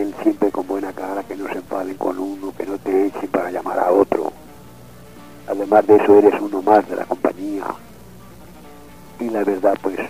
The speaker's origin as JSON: {"language": "Spanish", "town": "Pamplona", "region": "Navarre", "country": "Spain", "said": "Pues sí, este año estuve en mi tierra y me hicieron un homenaje muy agradable, sí."}